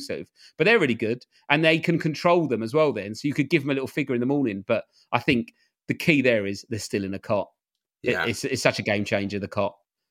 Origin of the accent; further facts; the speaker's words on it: United Kingdom; Everyone else, we're British.